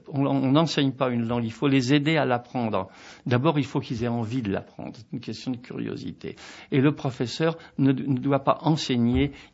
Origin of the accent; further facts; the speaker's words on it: Le Havre, Normandy, France; dans ma ville natale, qui est Le Havre